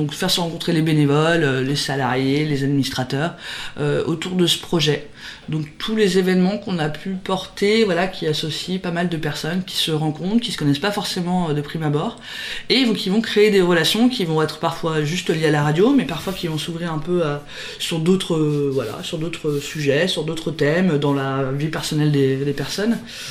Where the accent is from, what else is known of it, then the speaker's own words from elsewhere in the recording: Pays de la Loire, France; je suis originaire de la Mayenne, donc suite à mes études je suis revenue en Mayenne